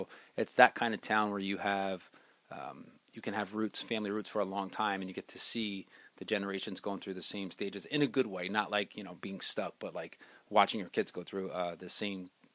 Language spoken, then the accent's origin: English; Cranford, New Jersey, United States; I grew up in Cranford. My mom and dad were both from Cranford. So and my grandparents on my father's side were from Cranford as well. I grew up here. I went to school here.